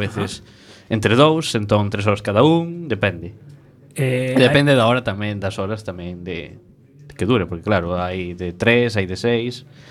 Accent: Galicia, Spain; eu son de Galicia

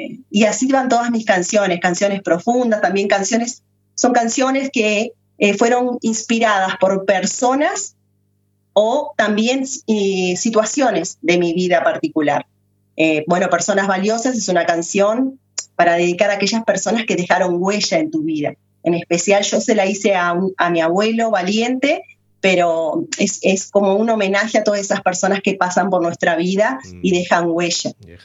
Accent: Uruguay; fue un orgullo como uruguaya poder ir a cantar mis canciones como la única invitada

